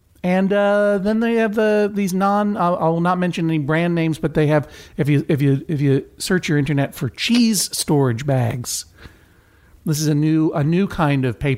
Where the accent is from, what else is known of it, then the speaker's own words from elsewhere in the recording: Brookline, Massachusetts, United States; My hometown!